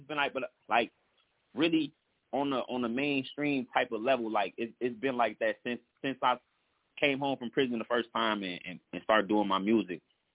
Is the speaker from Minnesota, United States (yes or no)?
yes; Minneapolis, Minnesota, United States; They know where I'm from, man. I'm from North Minneapolis